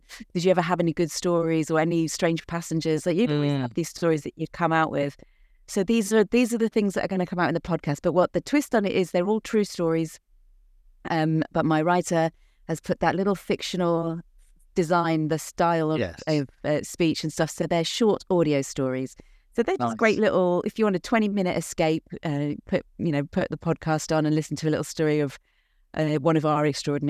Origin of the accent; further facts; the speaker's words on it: United Kingdom; moved away as an adult; now in Seattle, United States; I'm a British expat living in Seattle in the USA. I used to be a flight attendant for 14 years back in the UK